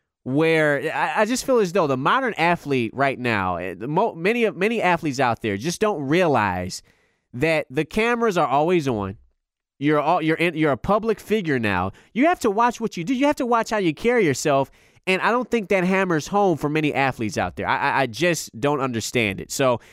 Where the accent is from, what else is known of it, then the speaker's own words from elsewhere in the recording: Chicago, Illinois, United States; my hometown, and also, a lot of my brothers, my fraternity brothers, are from Chicago as well.